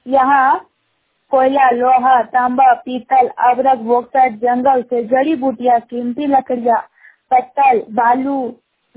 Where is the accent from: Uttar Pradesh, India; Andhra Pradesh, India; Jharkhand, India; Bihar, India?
Jharkhand, India; ग्राम post सापी, थाना पिटरवा, जिला बोकारो, मैं पार्ट वन की छात्रा हूँ। हमारा झारखंड, मैं झारखंड के राज्य के मूल निवासी हूँ।